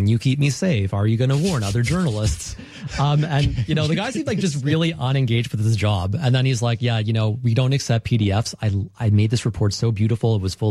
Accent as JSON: {"language": "English", "country": "Canada", "said": "I say, hey, I'm a Canadian journalist."}